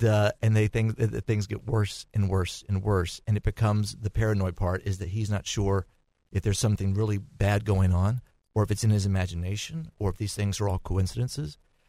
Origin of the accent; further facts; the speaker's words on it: Nashville, Tennessee, United States; Well, it's completely fiction, but growing up in Nashville, I was certainly aware of Sewanee, and I used to visit it when I was in high school.